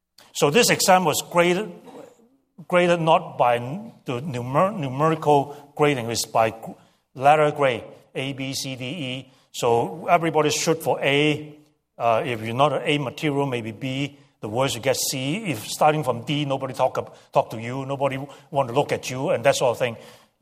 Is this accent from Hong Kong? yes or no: yes; Hong Kong; I grew up in Hong Kong. So the last year in Hong Kong was a dreadful year